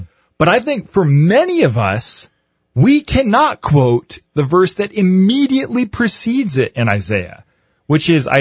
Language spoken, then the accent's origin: English; United States; as a white guy growing up in America, I read the Bible in a very selective way.